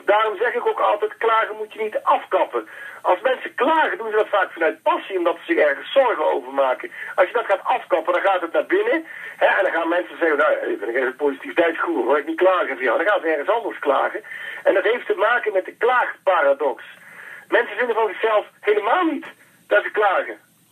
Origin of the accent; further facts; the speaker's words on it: Eindhoven, North Brabant, Netherlands; Ik kom uit Brabant het Eindhoven